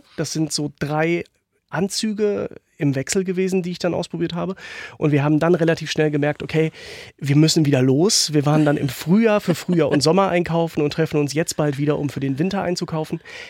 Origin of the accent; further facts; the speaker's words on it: North Rhine-Westphalia, Germany; in Nordrhein-Westfalen, wo ich groß geworden bin